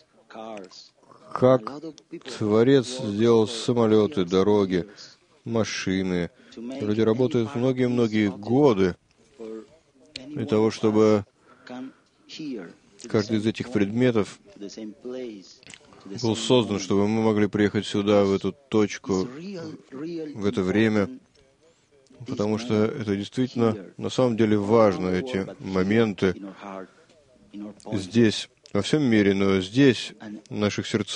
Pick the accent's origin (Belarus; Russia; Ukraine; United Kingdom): United Kingdom; Chesterfield, East Midlands; Я человек простой, из Честерфилда в Англии, жил всегда там, никогда тут не выезжал, никакие Соединенные Штаты, никогда в жизни.